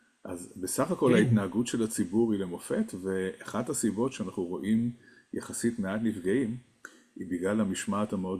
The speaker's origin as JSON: {"language": "Hebrew", "town": "Tel Aviv", "region": "Tel Aviv District", "country": "Israel", "tie": "born or raised there", "said": "אני גדלתי ברמת אביב, האזורים שנפגעו."}